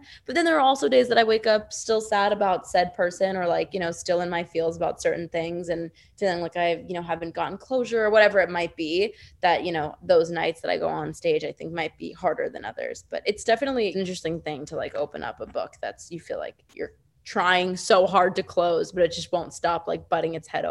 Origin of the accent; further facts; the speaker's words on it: Long Island, New York, United States; I am from Long Island, New York.